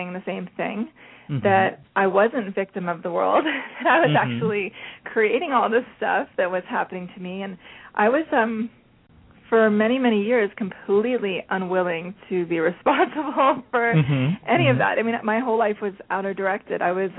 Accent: Miami, Florida, United States; I was brought up in Miami, Florida, and I was raised in a home where my mother was Jewish, my father was Catholic.

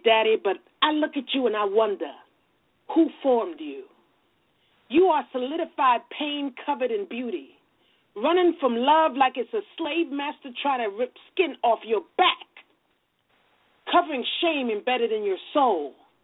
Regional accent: New York City, New York, United States; And then because I'm a New Yorker, the first place I went to perform was actually in Harlem.

